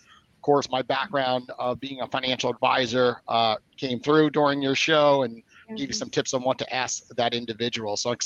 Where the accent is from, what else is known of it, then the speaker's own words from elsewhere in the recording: New York City, New York, United States; I was raised in New York by an entrepreneur, my father. He ran a store in New York City called Captain Hooks.